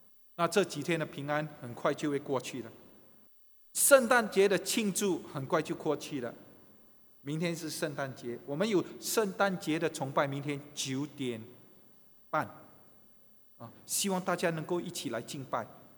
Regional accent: Singapore; 不但我们新加坡人，我说全球的人

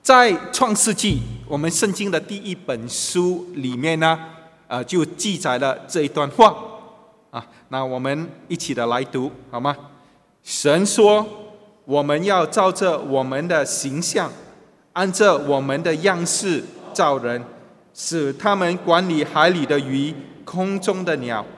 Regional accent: China; 那为什么我们中国人会想到要写以这样的方式来写福这一个字呢？

